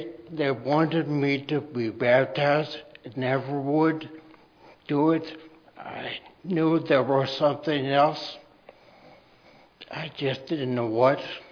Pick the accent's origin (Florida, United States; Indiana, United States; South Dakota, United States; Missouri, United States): Florida, United States; Tampa; born there; I was born in Tampa, Florida, at MacDill Air Force Base. My dad was in the military, Air Force, for 20 years.